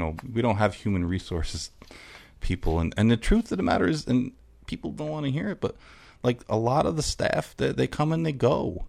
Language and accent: English; New York, United States; I'm from New York.